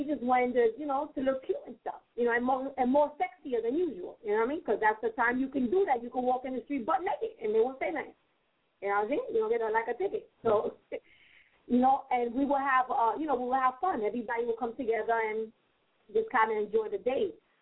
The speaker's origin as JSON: {"language": "English", "town": "New York City", "region": "New York", "country": "United States", "lives_now": "Philadelphia, United States", "said": "Like, they be having, like, I'm from Philly. And there's not, well, I just recently moved to Philly. I'm originally from New York."}